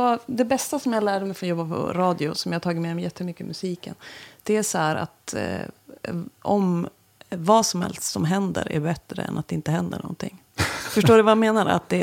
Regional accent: Östersund, Jämtland County, Sweden; Nej, jag är från Frösön. Det ligger liksom precis vid Östersund.

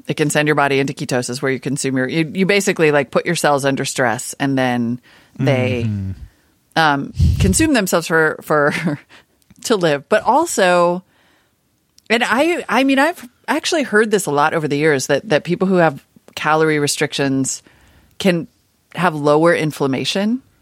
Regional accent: Montana, United States; You can tell now that I grew up in Montana because I'm down the SUV rabbit hole.

